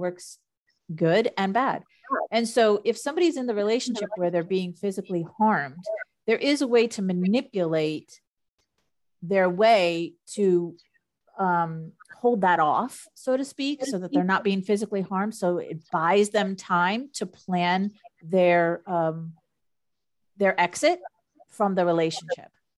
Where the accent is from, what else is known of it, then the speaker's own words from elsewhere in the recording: Florida, United States; now in North Carolina, United States; uproot everything my whole life because I was from Florida. I lived in Florida. My whole family was in Florida and moved three states away